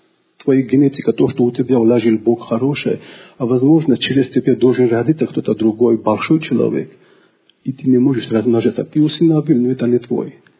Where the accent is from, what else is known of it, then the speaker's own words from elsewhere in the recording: Georgia; Russian is a second language; Короче, я из Грузии, я путаю постоянно эти склонения.